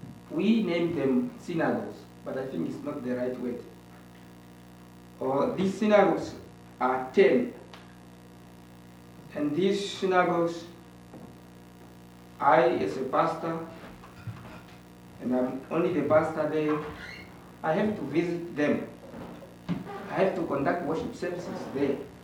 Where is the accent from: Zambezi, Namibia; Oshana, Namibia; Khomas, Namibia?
Oshana, Namibia; Epembe; I'm from Namibia. In the village called Epembe, which is in Ondangwa town. Epembe is found in the northern Namibia, a small country.